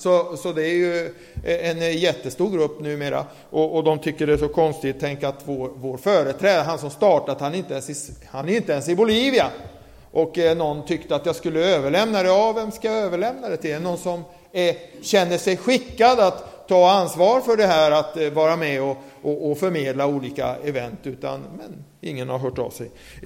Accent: Tingsryd, Kronoberg County, Sweden; born there; Jag föddes i Tingsryd, så jag ligger faktiskt nära till hands.

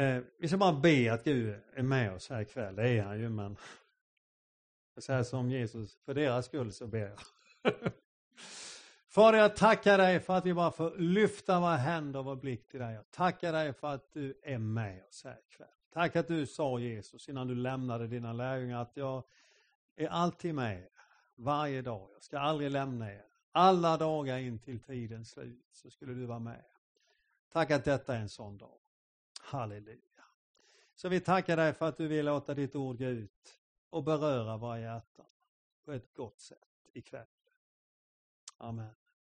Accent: Helsingborg, Skåne, Sweden; born there; now in Habo, Sweden; och jag är född i Helsingborg för många år sedan. Men har under många år bott i Habo och där är jag idag pastor i en församling, Salemförsamlingen.

